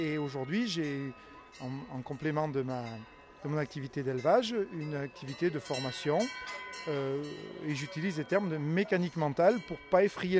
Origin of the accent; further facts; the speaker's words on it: Auvergne-Rhône-Alpes, France; je suis originaire du Cantal, de la région de Mauriac.